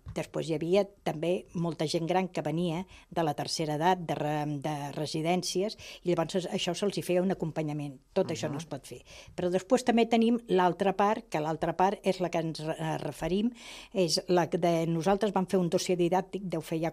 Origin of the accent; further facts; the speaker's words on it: Barcelona, Catalonia, Spain; born there; jo soc nascuda a Barcelona, soc catalana, soc espanyola